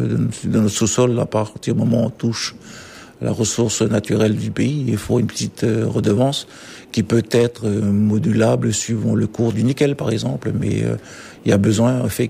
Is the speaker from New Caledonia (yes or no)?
yes; New Caledonia; Donc la gouvernance partagée, moi en tant que Calédonien, j'y crois.